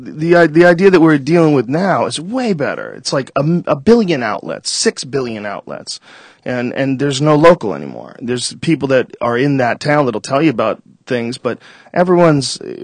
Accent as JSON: {"language": "English", "town": "Boston", "region": "Massachusetts", "country": "United States", "tie": "born or raised there"}